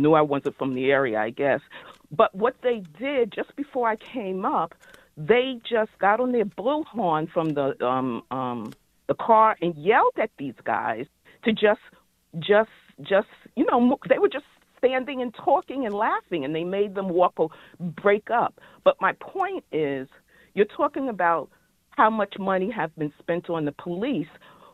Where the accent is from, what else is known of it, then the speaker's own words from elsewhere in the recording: New York, United States; And I've been born and raised in New York. I've lived in Brooklyn. I've lived everywhere.